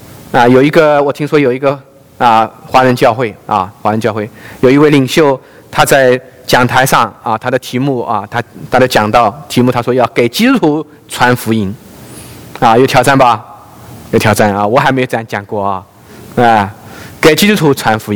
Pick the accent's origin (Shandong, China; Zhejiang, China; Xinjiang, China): Zhejiang, China; Jinhua; 金华是我的老家了啊，浙江啊